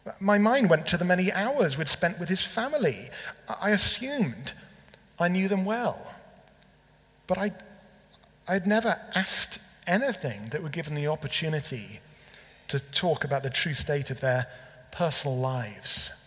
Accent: England, United Kingdom; is it because I'm English?

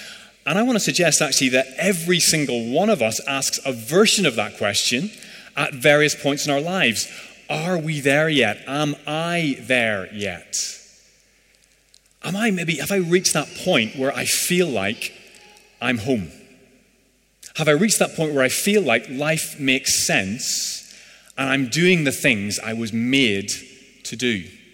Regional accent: Northern Ireland, United Kingdom; Now, I grew up in Northern Ireland, so that memory is a lie. It rains just about every day there

